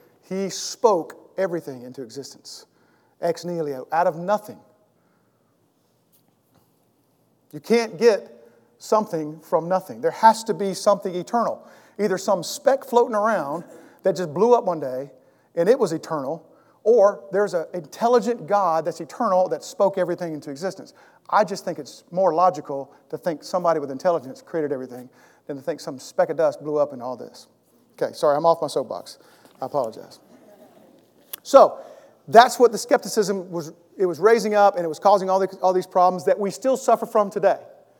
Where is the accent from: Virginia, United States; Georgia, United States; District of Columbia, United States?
Georgia, United States; I grew up in Georgia. Anybody else grew up in Georgia?